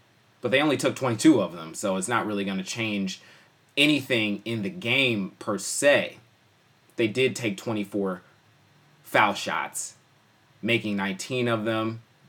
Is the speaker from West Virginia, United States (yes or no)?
no; Oakland, California, United States; I'm from Oakland and looking forward to 2 parades down Broadway before the Warriors have to move to San Francisco.